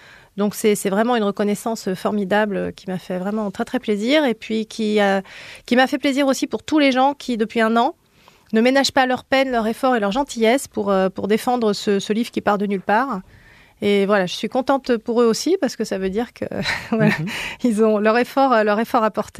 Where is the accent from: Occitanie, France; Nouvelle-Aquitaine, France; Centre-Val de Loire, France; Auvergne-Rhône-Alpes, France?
Auvergne-Rhône-Alpes, France; Lyon; born there; donc moi je suis née à Lyon, à Gerland, donc ça collait bien.